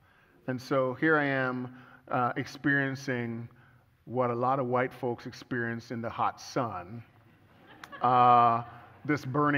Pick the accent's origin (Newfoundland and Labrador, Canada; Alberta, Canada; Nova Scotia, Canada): Alberta, Canada; Calgary; also born or lived in British Columbia; And I'm from Calgary, Alberta. That's where I grew up.